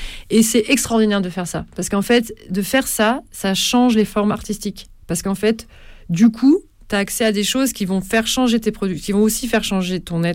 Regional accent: Brittany, France; moi en l'occurrence je viens de Bretagne, donc une gavotte bretonne

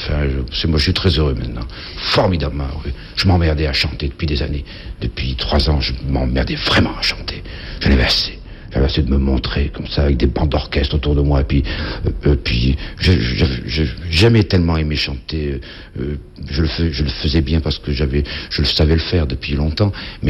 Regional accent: Monaco; je suis certainement d'origine italienne, puisque à Monaco, je suis monégasque, et autrefois c'était génois tout ça, et mes grands-parents étaient italiens, sauf ma grand-mère maternelle.

